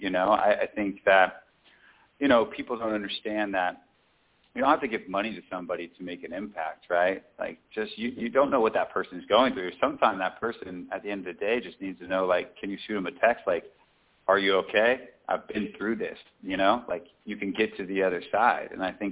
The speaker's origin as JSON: {"language": "English", "region": "California", "country": "United States", "tie": "born or raised there", "said": "So, and I'm originally from California, so, you know, I grew up going to the mountains there."}